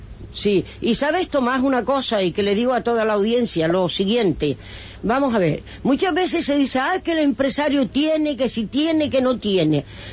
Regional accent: Fuerteventura, Canary Islands, Spain; empezando por mí, que vengo también de Fuerteventura y tenemos también empresas en Lanzarote y tal.

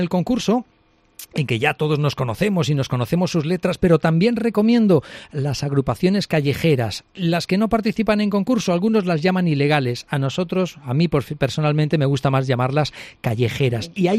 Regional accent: Alicante, Valencian Community, Spain; now in Cádiz, Spain; yo soy alicantino, pero me enamoré de una gaditana y me enamoré del carnaval de Cádiz y aquí estoy ya 30 años en COPE Cádiz.

